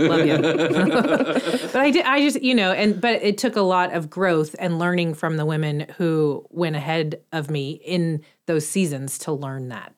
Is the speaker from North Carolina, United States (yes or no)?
yes; Charlotte, North Carolina, United States; I grew up near South Mech. So both my siblings went to South Mech, but Harding had a great IB program.